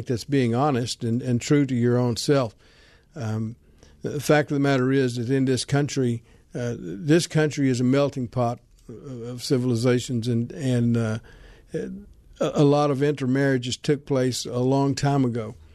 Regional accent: Oklahoma, United States; I grew up as an Indian boy in southern Oklahoma.

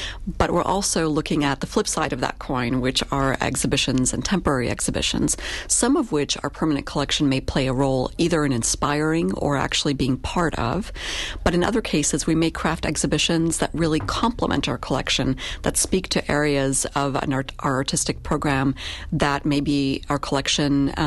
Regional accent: Moravian-Silesian Region, Czechia; first language Polish; English is a second language; now in United States; And I grew up in Silesia, which is a region of Czechoslovakia, originally Poland, that was subdivided after World War II. And so I learned Polish first, but quickly thereafter Czech and Slovak. And then I came to the U.S. and learned English, then Spanish, then French, and then German.

